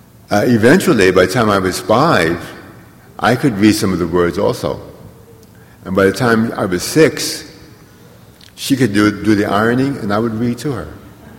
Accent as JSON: {"language": "English", "town": "Harlem", "region": "New York", "country": "United States", "tie": "born or raised there", "said": "growing up in Harlem, I liked two things. I liked basketball, and I liked reading."}